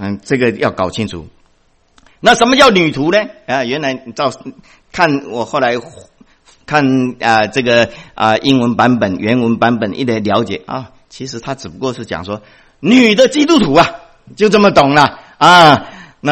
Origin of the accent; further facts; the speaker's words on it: China; 这个因为我们中国人的名字啊，要么两个字